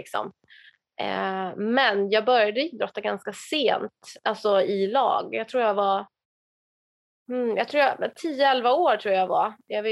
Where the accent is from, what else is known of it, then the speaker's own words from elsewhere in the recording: Rottneros, Värmland, Sweden; Jag är uppväxt på landet i Rottneros, bredvid en skidbacke, liksom på ett berg som heter Finnfallet, bredvid Skisunne.